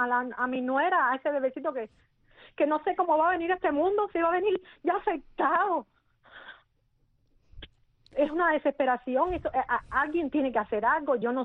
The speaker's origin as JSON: {"language": "Spanish", "country": "Cuba", "said": "soy madre y soy cubana y quiero mi país libre."}